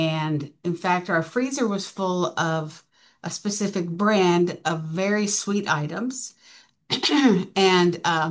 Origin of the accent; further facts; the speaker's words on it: Mansfield, Ohio, United States; And I lived in, I grew up in Mansfield, Ohio. And so we, up there it was pop.